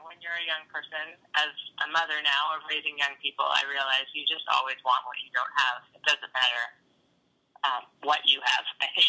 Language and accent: English; Santa Cruz, California, United States; Well, I was raised in Santa Cruz, mostly Santa Cruz, California, by my parents who never owned a television set.